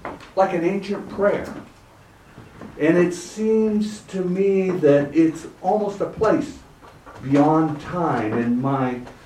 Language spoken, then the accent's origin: English; Ojai, California, United States; I come from Ojai, California, a little town in the mountains above the Pacific Ocean.